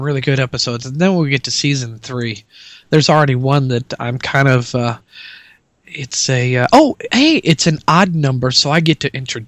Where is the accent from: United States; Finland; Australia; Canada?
United States; Nebraska; from Nebraska, not England.